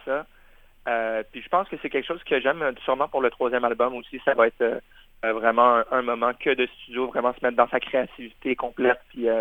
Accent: France; born there; la France qui est mon pays natal, de pouvoir revenir voir ma famille

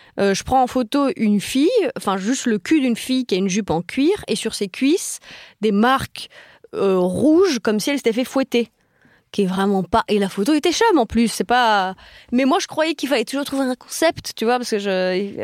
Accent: Paris, Île-de-France, France; Alors, non, moi, je suis née à Paris, quand même. Je suis née à Paris. J'ai fait mes années formatrices d'enfance à Paris. Donc, j'avais cette culture parisienne.

